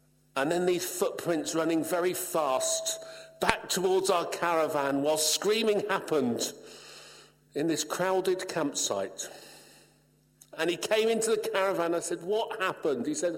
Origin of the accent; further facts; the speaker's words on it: United Kingdom; I'm British. We don't get emotional, us British.